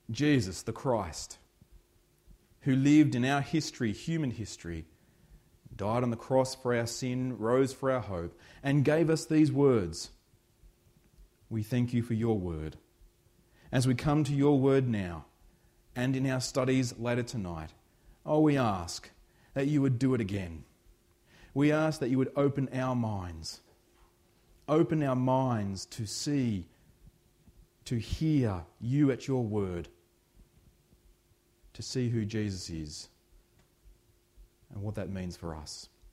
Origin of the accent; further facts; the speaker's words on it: New South Wales, Australia; I'm a foreigner to this land. I'm not from the great nation of Victoria. I'm from New South Wales originally. And so I've been 7 years in Victoria.